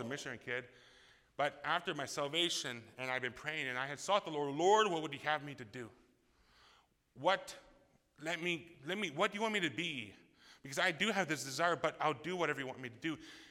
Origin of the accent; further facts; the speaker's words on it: Canada; also born or lived in Russia; I'm from Canada. My parents were sent out of Red Deer, Alberta to Russia, and we served the Lord there.